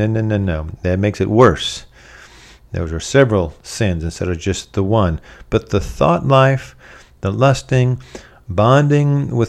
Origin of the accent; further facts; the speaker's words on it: the South, United States; I'm from the South, so it was pretty rare.